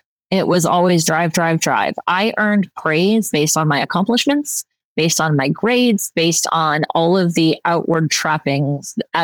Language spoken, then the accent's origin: English; Florida, United States; I grew up in South Florida and my mom and I struggled.